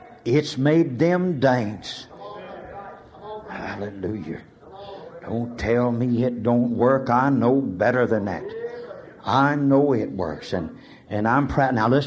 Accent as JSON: {"language": "English", "region": "Oklahoma", "country": "United States", "tie": "born or raised there", "said": "Now, I was raised in Oklahoma, and I know nearly everything down there."}